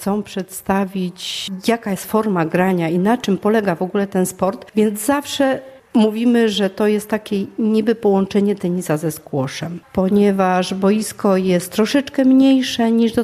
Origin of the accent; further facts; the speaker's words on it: Stalowa Wola, Subcarpathian Voivodeship, Poland; No i Wola, ponieważ ja pochodzę ze Stalowej Woli.